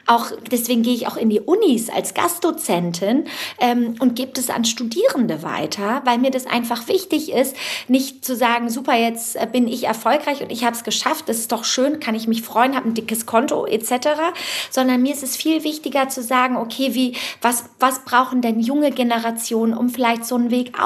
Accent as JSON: {"language": "German", "region": "Bremen", "country": "Germany", "said": "ich komme ja aus Bremen oder in der Nähe von Bremen und ich habe damals mein Abitur in Bremen gemacht."}